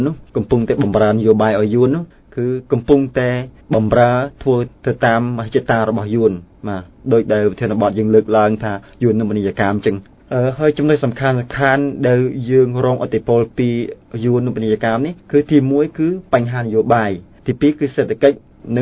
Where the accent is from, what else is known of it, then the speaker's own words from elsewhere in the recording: Mekong Delta, Vietnam; ខ្ញុំបាទជាកូនខ្មែរនៅកម្ពុជាក្រមហើយជាអ្នករងគ្រោះ